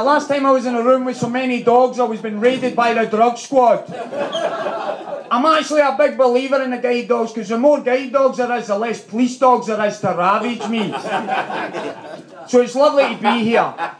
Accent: Scotland, United Kingdom; now in London, United Kingdom; I have the misfortune of having to live in London. And being Scottish and living in London

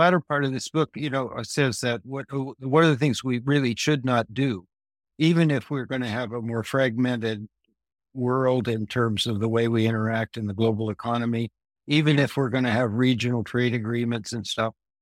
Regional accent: Canada; I grew up in Canada

